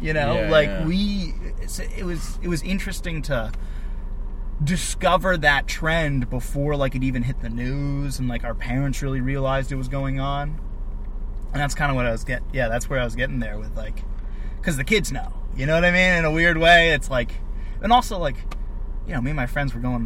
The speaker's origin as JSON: {"language": "English", "region": "New Hampshire", "country": "United States", "said": "Well, I'm from New England. I'm from New Hampshire specifically, and the heroin epidemic destroyed us. a lot of heroin in the area I grew up."}